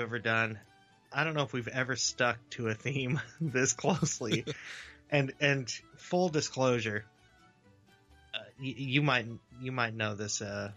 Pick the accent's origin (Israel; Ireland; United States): Ireland; I have a feeling that in our minds, maybe because we're Irish, it's easier to put together a whole goddamn show because we're Irish.